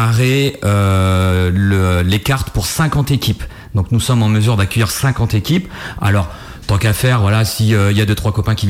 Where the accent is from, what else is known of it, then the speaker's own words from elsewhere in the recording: Fromentine, Pays de la Loire, France; je suis natif de Fromentine, la Barre de Mont.